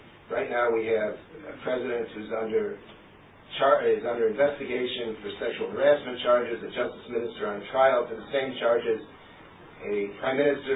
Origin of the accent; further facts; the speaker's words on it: United States; now in Israel; I think when I was growing up in America, we always had a saying, don't toot your own horn.